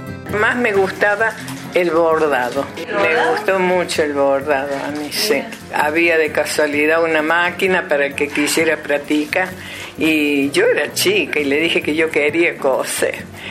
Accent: Córdoba, Argentina; Sí, yo cuando era chica y vivía en Barrio Pueyrredón

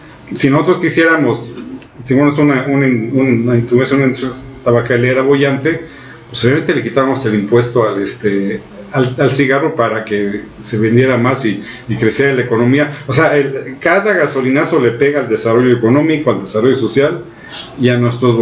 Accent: Mexico; quienes perdemos somos los mexicanos

